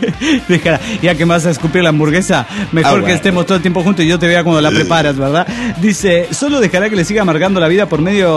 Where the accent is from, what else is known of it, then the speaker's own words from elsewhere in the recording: Ferrara, Emilia-Romagna, Italy; de Ferrara, Italia.